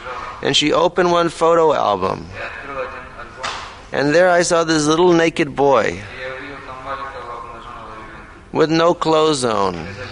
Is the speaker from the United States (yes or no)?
yes; United States; Now, I am from America originally. And whenever I visit my mother, she always does the same thing.